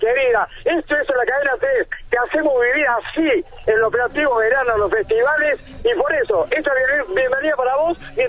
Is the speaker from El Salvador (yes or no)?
no; Russia; Spanish is a second language; Soy de Rusia.